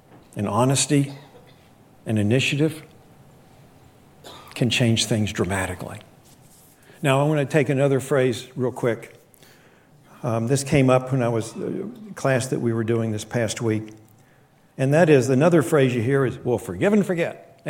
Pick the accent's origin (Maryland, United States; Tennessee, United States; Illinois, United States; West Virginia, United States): West Virginia, United States; and I grew up in West Virginia.